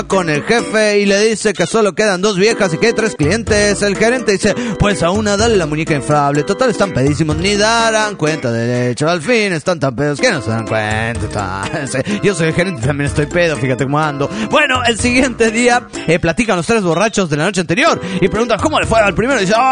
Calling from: Tuxtla Gutiérrez, Chiapas, Mexico; de Tuxtla Gutiérrez, Chiapas, México.

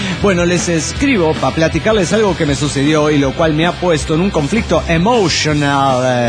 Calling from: Orizaba, Veracruz, Mexico; de Orizaba, México.

